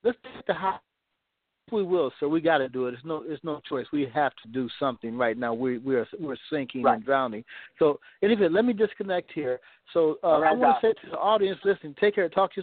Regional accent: California, United States; now in Texas, United States; So I'm not a native Texan. I'm kind of from California, transplanted here.

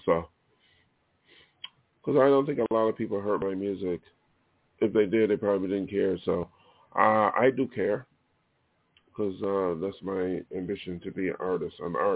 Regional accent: New York, United States; So I chose Hollywood, even though New York City is in my home state.

